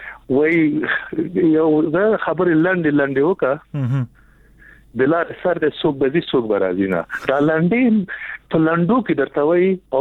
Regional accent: Nangarhar, Afghanistan; زه د ننګرهار يم

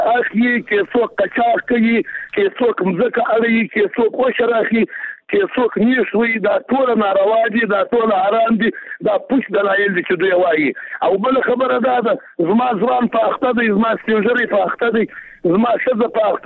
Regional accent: Jowzjan, Afghanistan; زه به هلمند د نه یم زه د جوزجان سمې پښتون یم

